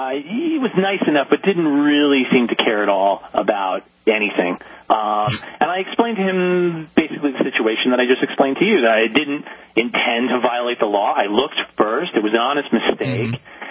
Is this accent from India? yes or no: no; Canada; moved away as an adult; now in Los Angeles, United States; I'm originally from Canada. I've only lived out here in Los Angeles for 4 years